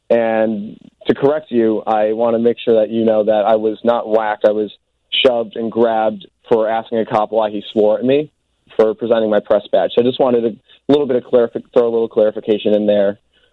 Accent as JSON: {"language": "English", "town": "Chicago", "region": "Illinois", "country": "United States", "tie": "born or raised there", "said": "working with such amazing journalists in the city of Chicago, my hometown."}